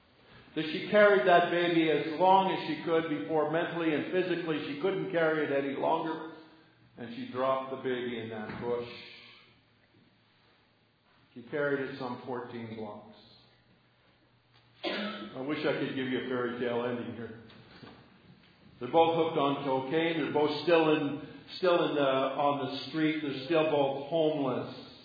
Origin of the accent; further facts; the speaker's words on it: Ottawa, Ontario, Canada; I knew the accent well, for as a boy I grew up in Ottawa and what is fondly known as Little Italy around Crescent Street.